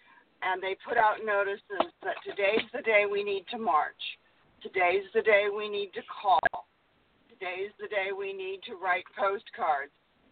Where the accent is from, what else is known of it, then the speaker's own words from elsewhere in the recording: Virginia, United States; I was raised in Virginia, and there's a big difference from living in Norfolk and the seaport than there is in living in Queens.